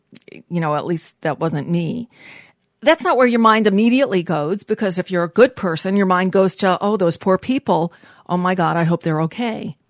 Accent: United States; as even a secular Jew growing up in the United States

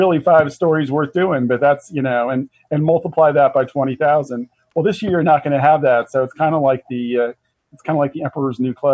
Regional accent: Philadelphia, Pennsylvania, United States; the 2016 Democratic convention was in Philadelphia, my hometown.

